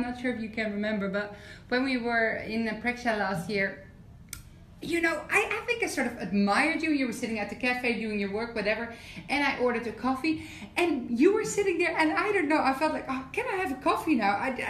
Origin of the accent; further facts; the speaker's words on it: Netherlands; That's a very nice end, because I'm from Holland.